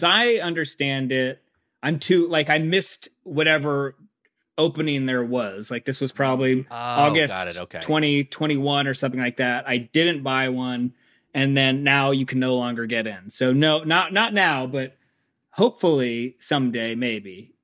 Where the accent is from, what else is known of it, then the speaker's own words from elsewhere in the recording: San Diego, California, United States; Yeah, I'm from San Diego, so we're close down there to Anaheim.